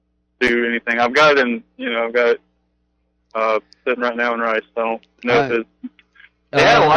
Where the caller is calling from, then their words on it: Prattville, Alabama, United States; I'm in Prattville.